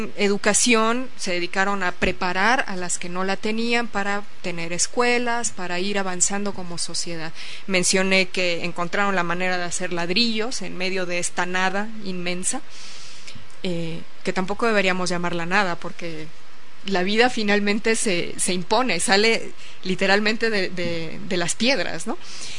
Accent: Mexico; La mía como mexicana tampoco lo es

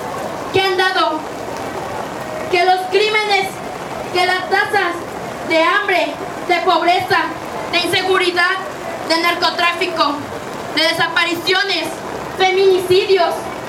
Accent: Mexico

